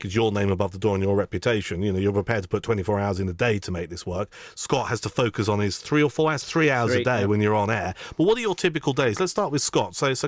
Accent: England, United Kingdom; now in Liverpool, United Kingdom; I come from the South Coast, and we all do, actually, on this particular show this weekend.

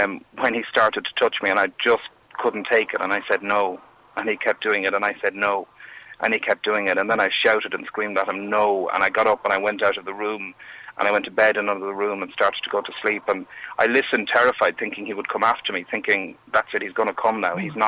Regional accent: Wexford, Leinster, Ireland; moved away; I fled my hometown, Wexford, in January of 1984.

